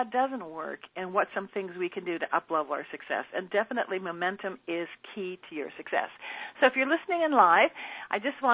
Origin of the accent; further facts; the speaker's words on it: Edmonton, Alberta, Canada; When I was a kid, I lived in Edmonton. I grew up in Edmonton